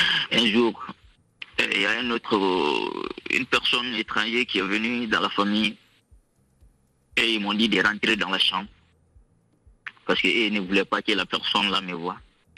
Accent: Nzérékoré Region, Guinea; moved away; Je suis guinéen dans la région des Erekouré.

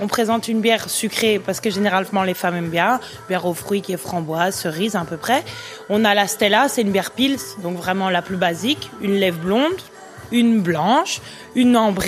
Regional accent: Belgium; On est sympa, on est belge

